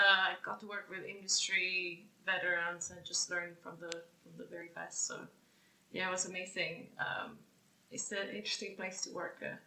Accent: Mexico; English is a second language; I'm from Mexico, so I went to school and to uni there.

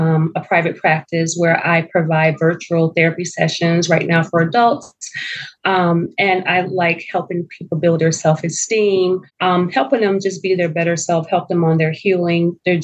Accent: Connecticut, United States; now in Georgia, United States; I am located in Georgia, but I'm from Connecticut.

